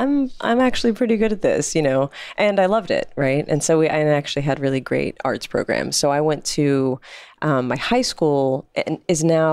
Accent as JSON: {"language": "English", "town": "Austin", "region": "Texas", "country": "United States", "tie": "born or raised there", "said": "And although I grew up in Austin, I really didn't grow up being part of the music scene until I was of age and in college"}